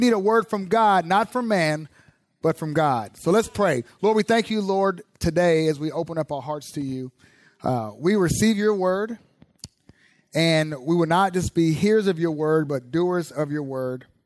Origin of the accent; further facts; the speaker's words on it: California, United States; also born or lived in Dallas; so I was born in Dallas, so I've always been a Cowboys fan, but I grew up in the Bay Area, California.